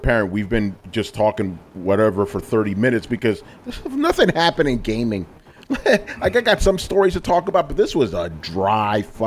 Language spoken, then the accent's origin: English; Flushing, New York, United States; if I tell people I'm from Flushing, Queens, they won't know what the fuck I'm talking about. So I just say New York.